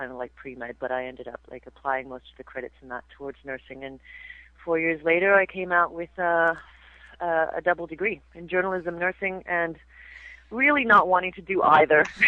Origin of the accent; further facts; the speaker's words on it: Canada; accent: Canadian; also born or lived in Asia; And I'd always wanted to return to Canada, and plus I never really lost the Canadian accent. And, you know, I feel I am Canadian.